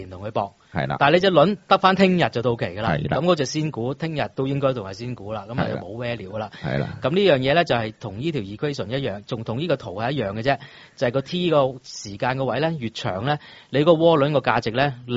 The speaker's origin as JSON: {"language": "Cantonese", "country": "Hong Kong"}